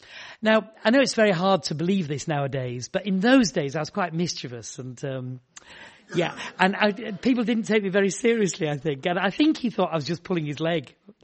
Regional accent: Horsforth, Yorkshire and the Humber, United Kingdom; also born or lived in Lebanon; I was brought up in Horsforth, so I'm a Yorkshireman. I'm very proud of being a Yorkshireman.

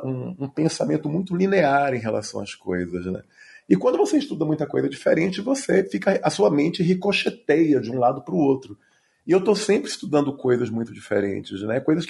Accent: Salvador, Bahia, Brazil; now in São Paulo, Brazil; Eu sou natural de Salvador, mas a minha família, ela é estrangeira. E aí eu tenho esse nome estranho, mas eu sou natural de Salvador, Bahia, sou radicado em São Paulo.

